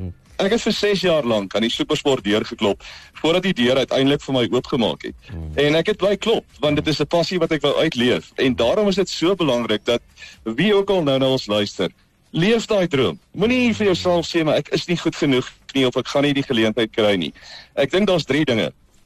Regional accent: Northern Cape, South Africa; Ek kom van die Noord-Kaap af, as 'n kaalvoet seentjie wat rondgestap het met toe nog 'n bandopnemer en my eie goed opgeneem het en teruggespeel

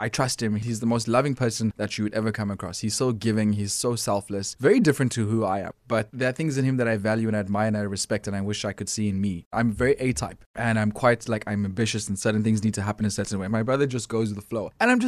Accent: Port Elizabeth, Eastern Cape, South Africa; also born or lived in Durban; So my mom and I went to PE. And I grew up with my mom and her family there, and PE is kind of my home. But then we ended up back in Durban because my mom married someone else from here.

